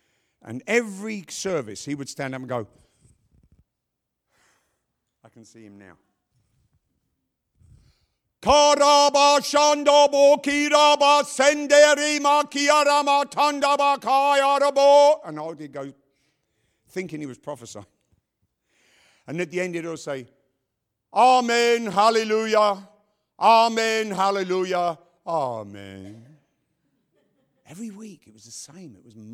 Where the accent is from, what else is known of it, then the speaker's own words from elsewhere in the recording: London, United Kingdom; I'm from London, England.